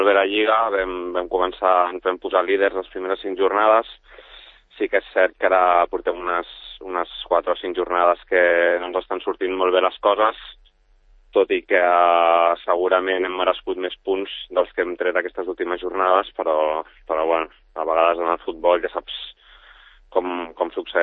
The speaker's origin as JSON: {"language": "Catalan", "town": "Sant Cugat del Vallès", "region": "Catalonia", "country": "Spain", "said": "tot el primer equip som gent de Sant Cugat"}